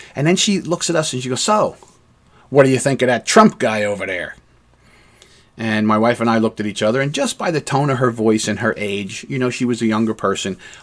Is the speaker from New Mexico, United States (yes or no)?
no; New Jersey, United States; We're from America, you know, from New Jersey, of all places, and we're here enjoying Scotland.